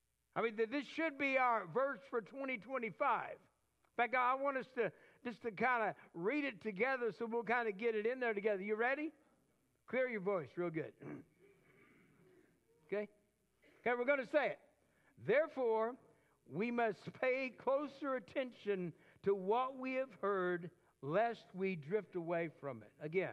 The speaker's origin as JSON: {"language": "English", "town": "Lake Jackson", "region": "Texas", "country": "United States", "tie": "born or raised there", "said": "Many of you know I grew up in Texas. My dad pastored all over the state of Texas. I call Lake Jackson, Texas, home because that's where I lived 10 years, went to high school there."}